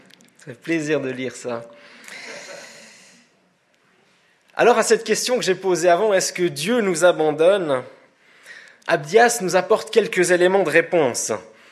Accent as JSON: {"language": "French", "country": "Switzerland", "said": "Que répondrait une famille de chez nous, en Suisse, qui a de la peine à boucler ses fins de mois?"}